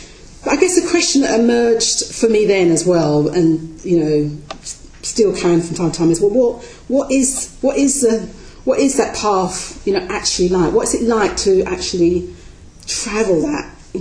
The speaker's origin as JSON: {"language": "English", "region": "London", "country": "United Kingdom", "tie": "born or raised there", "accent": "Cockney", "said": "My parents were Caribbean, they come over to this country, I grew up in East London, you know, Cockney, you know, in a minority."}